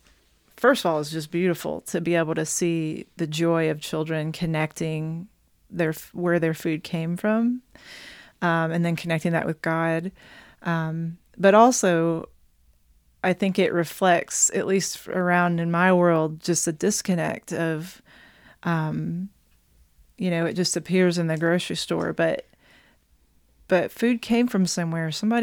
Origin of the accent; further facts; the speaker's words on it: the South, United States; you know, I'm from the South.